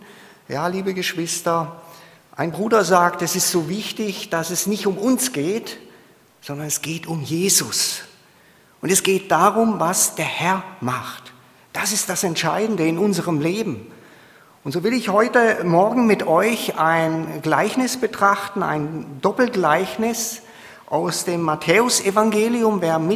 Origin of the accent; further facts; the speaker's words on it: Baden-Württemberg, Germany; Ich komme aus der Nähe von Pforzheim, bin verheiratet, habe zwei Söhne